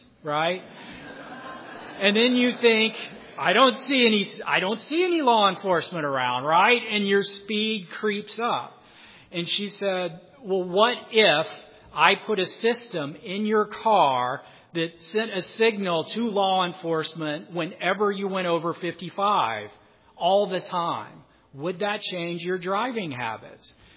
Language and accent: English; Alabama, United States; So I'm from Alabama. I'm different than most of you who are from the Midwest.